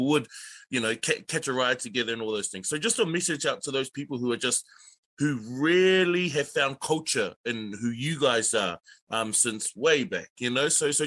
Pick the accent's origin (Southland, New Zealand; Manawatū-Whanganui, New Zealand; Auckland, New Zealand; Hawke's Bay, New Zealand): Auckland, New Zealand; Pukekohe; I was born in Pukekohe. I lived there for, I moved away there. I lived there for 8 years. I'm only 2 years out of Pukekohe.